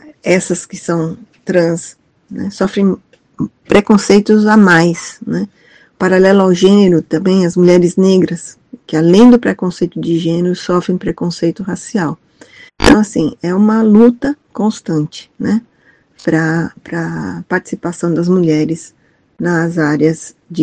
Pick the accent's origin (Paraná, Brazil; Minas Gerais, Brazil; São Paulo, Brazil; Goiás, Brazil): São Paulo, Brazil; A minha graduação foi feita em Física e a pós-graduação em Astronomia, lá em São Paulo, que é a minha cidade natal.